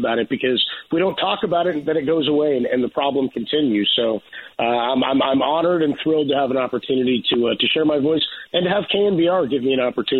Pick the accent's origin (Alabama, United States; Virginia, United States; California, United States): California, United States; San Leandro; A couple of my best friends who I grew up with over in San Leandro in the East Bay and went to high school